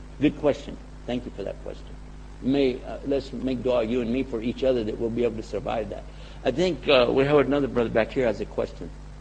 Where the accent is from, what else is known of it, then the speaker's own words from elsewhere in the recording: Texas, United States; I'm from Texas, and in Texas, we have the best politicians money can buy.